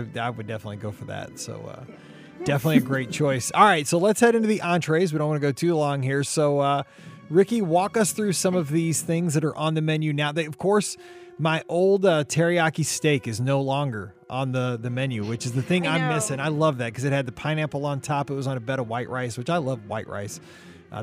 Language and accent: English; Midwest, United States; the menu has like 75 different options and I'm from the Midwest.